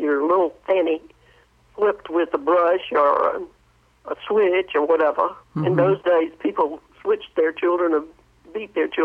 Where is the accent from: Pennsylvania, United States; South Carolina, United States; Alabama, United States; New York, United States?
South Carolina, United States; born there; moved away as an adult; also born or lived in Tennessee / Louisiana / Georgia / Florida; Well, I was born in South Carolina.